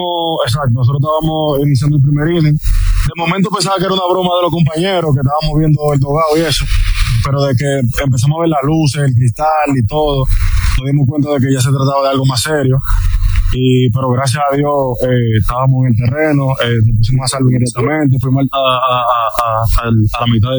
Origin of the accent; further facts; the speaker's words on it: Venezuela; es el sustento de muchos jugadores, tanto de nosotros como venezolanos